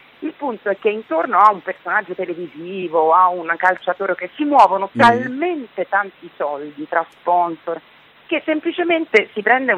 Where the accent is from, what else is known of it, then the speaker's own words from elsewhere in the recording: Rome, Lazio, Italy; Io sono romana, eh.